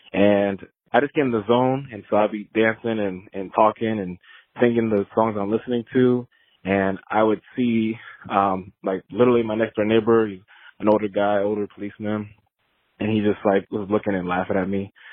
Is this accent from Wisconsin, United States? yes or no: no; Orlando, Florida, United States; I'm from Orlando, Florida. I used to cut the grass a lot when I was back at home.